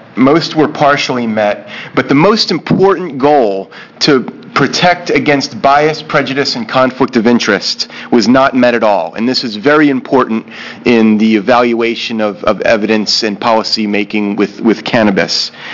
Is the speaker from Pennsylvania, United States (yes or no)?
no; Philomath, Oregon, United States; I'm from Philomath, Oregon.